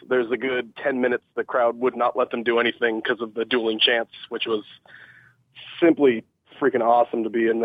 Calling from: California, United States; I'm calling from Southern California.

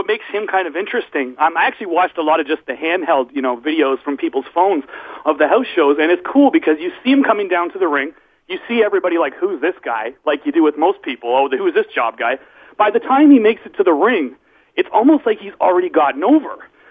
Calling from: Toronto, Ontario, Canada; Hey, Brian … I'm calling you from Toronto.

